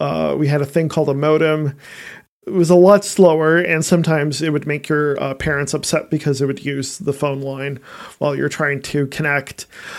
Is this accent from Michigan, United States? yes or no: yes; Lansing, Michigan, United States; So I was born and raised here in Lansing, Michigan, in the United States. Been here my whole life.